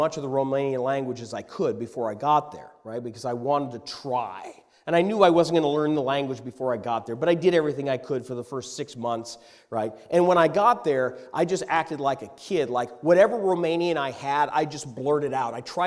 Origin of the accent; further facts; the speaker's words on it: South Carolina, United States; And she knew I'm from South Carolina.